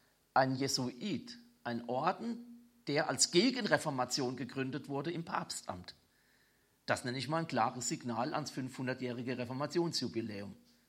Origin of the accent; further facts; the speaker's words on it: Pirmasens, Rhineland-Palatinate, Germany; Ich war gestern in meiner Heimatstadt Pirmasens und bin da auch durch den Ortsteil Fehrbach gefahren.